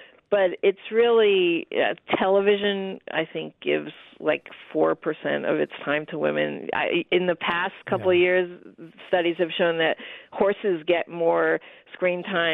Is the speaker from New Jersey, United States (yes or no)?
yes; New Jersey, United States; and I'm from New Jersey, so what happened in New Jersey was not as liberated, I guess, as what was happening in Iowa.